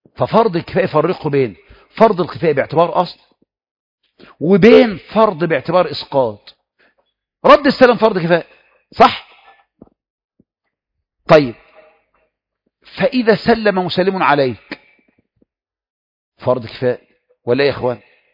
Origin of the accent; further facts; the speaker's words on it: Egypt; ده احنا مصريين